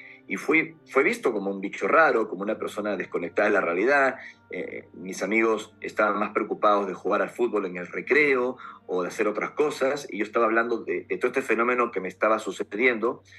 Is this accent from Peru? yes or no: yes; Peru; born there; Yo nací en Perú hace 48 años y fue en mi país de origen donde todo empezó.